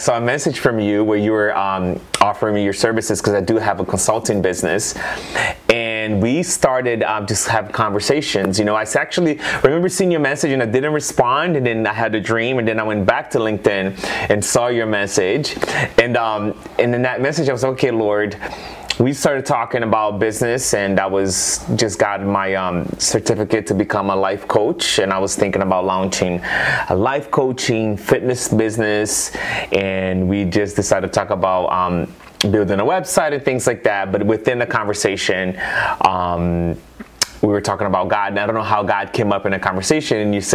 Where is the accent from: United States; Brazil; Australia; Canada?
Brazil; English is a second language; I'm originally from Brazil. Getting a little older now. I'm 36, about to be 37.